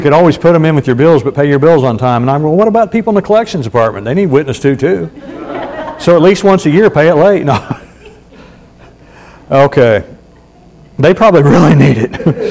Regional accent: United States; I said, look, I'm an American.

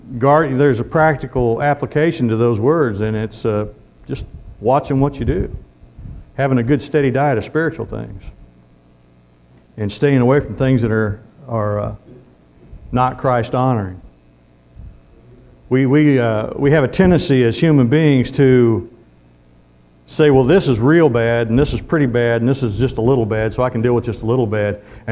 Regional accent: Missouri, United States; I'm originally from Missouri, the Show Me State.

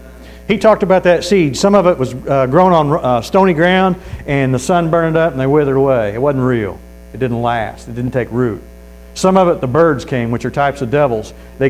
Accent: St. Joseph, Missouri, United States; I grew up in St. Joe, Missouri, in a poor part of town.

